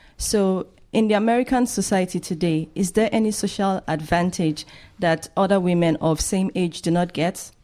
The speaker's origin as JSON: {"language": "English", "country": "Nigeria", "lives_now": "Palo Alto, United States", "said": "I'm a grad student from Palo Alto. I'm Nigerian."}